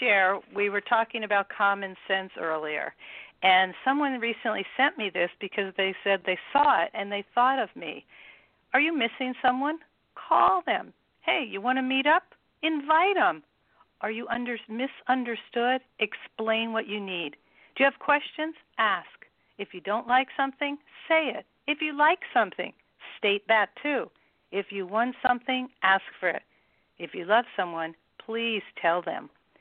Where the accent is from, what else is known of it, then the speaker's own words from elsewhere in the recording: East Coast, United States; also born or lived in New York / New Jersey; I'm from the East Coast. I lived in New York and New Jersey